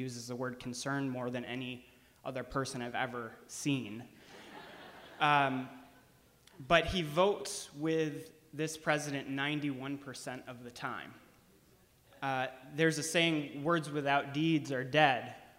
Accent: Auburn, New York, United States; I'm from Auburn, New York.

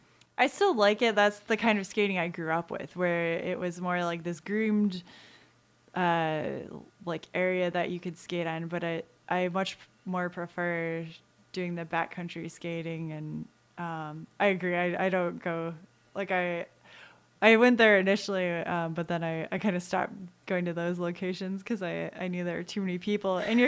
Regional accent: Anchorage, Alaska, United States; because I came from Anchorage, like I still I know that outdoor community

